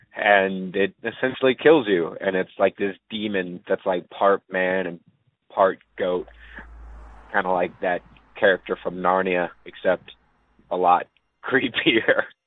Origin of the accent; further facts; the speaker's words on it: Shepherdsville, Kentucky, United States; I'm from Shepherdsville, Kentucky. This is my first time calling.